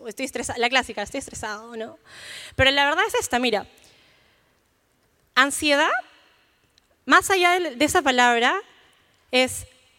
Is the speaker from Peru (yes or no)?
yes; Peru; como buen peruano, ¿qué desayuna uno después de Navidad?